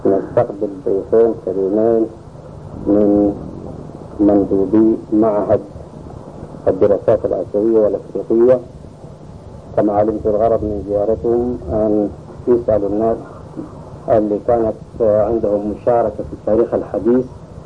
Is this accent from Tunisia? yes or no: no; Rufaa, Gezira, Sudan; born there; فيكون عمري الآن 65 سنة. ولدت برفاعة قرية الدين، تحسب من الرفاعة لأنها قريبة منها. … من قبيلة الركابية